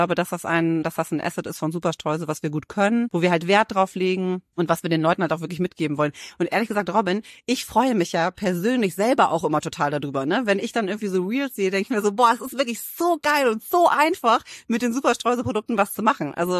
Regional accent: Rhineland, Germany; wir kommen aus dem Rheinland, wir reden auch gerne, wir lachen auch gerne.

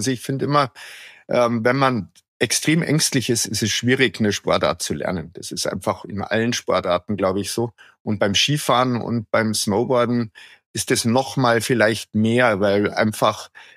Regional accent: Bavaria, Germany; Ich bin ja aus dem Allgäu ursprünglich.

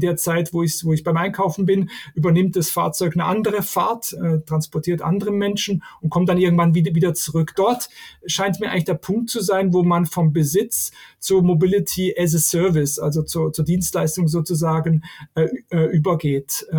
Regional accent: Switzerland; aber bei uns in der Schweiz und auch in anderen Ländern steigt Abo stärker an, als das in Deutschland der Fall ist.

